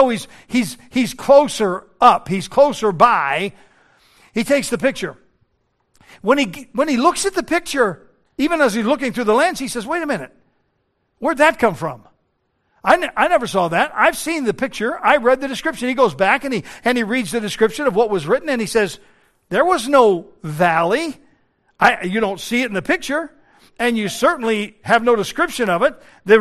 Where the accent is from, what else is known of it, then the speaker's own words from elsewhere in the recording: Denver, Colorado, United States; born there; It's like the Rocky Mountains in Colorado, where I was born in Denver.